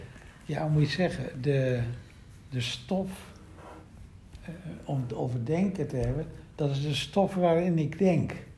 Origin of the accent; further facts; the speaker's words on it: Haarlemmermeer, North Holland, Netherlands; now in Nijmegen, Netherlands; Ik kom uit de polder, de Haarlemmermeer. Dat ligt onder de vliegvelden nu waar ik geboren ben. Onder het beton van de startbanen en de landingsbanen. Aalsmeer. En nu woon ik in Nijmegen al heel erg lang.